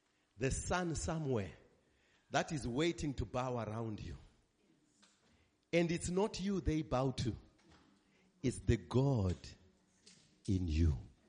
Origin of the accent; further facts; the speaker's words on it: South Africa; accent: Zulu; Because I don't want my Zulu accent to mix this one up.